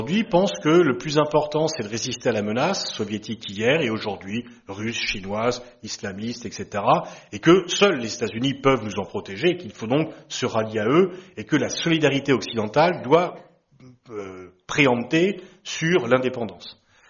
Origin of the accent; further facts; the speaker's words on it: France; en tant que Français, c'était formidable, dès que vous partiez à l'étranger